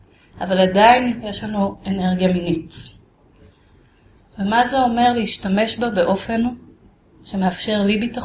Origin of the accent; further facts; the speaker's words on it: Tel Aviv, Tel Aviv District, Israel; ככה גדלתי בתל אביב, והגעתי לריטריט